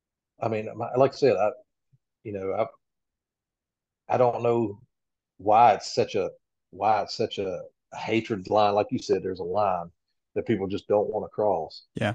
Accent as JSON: {"language": "English", "region": "West Virginia", "country": "United States", "said": "I'm Texas. I'm not. I'm from West Virginia, live in North Carolina."}